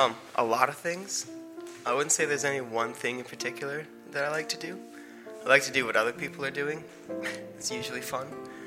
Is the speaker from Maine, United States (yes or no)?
yes; Camden, Maine, United States; I grew up in Midcoast, Maine.